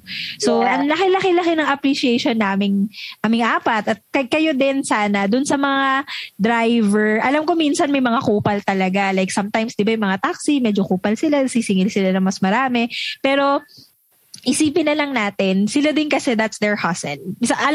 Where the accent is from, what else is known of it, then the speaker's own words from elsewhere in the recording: Pasay, Metro Manila, Philippines; Taga-Pasay ako, tapos inaaraw-araw ako pa Quezon City at kung saan-saan.